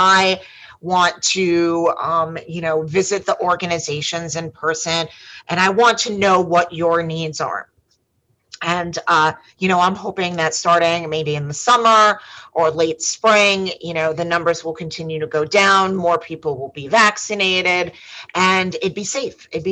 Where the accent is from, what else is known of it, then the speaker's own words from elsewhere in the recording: New York, United States; I didn't grow up in this district, but I grew up on Long Island.